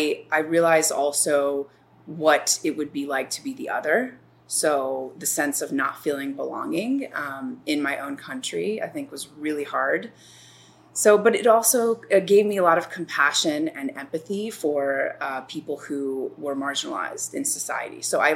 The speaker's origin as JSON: {"language": "English", "town": "Chicago", "region": "Illinois", "country": "United States", "tie": "born or raised there", "said": "So I was born in Chicago and, you know, pretty uneventful childhood."}